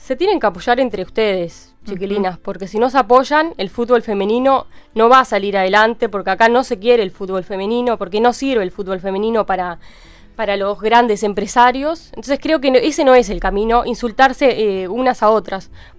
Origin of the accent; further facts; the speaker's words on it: Barranquilla, Atlántico, Colombia; soy barranquillera.